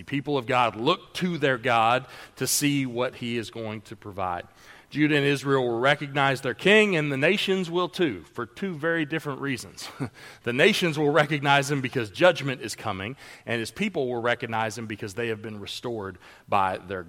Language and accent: English; England, United Kingdom; I'm an English guy, and it's still a little too metaphorical for me.